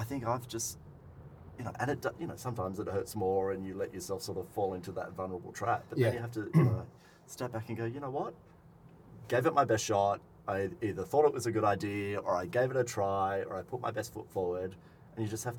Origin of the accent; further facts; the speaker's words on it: Minamara, New South Wales, Australia; I grew up in Minamara. I went to Minamara Primary School and Kiama High, so that's where, you know, we grew up.